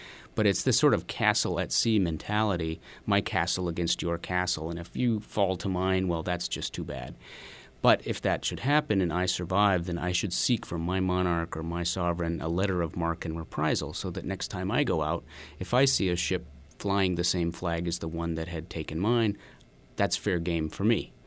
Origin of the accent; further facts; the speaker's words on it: Colorado, United States; I grew up in Colorado.